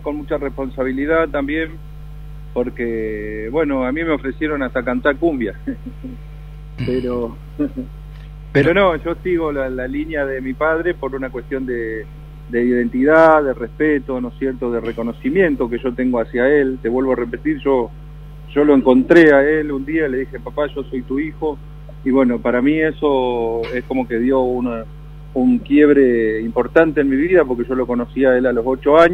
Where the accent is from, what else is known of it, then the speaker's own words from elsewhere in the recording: Chaco, Argentina; born there; Camilo y yo nacimos en el Chaco, y también somos, de parte de mi mamá, somos afrodescendientes por mi abuela, ¿no?, que es de color.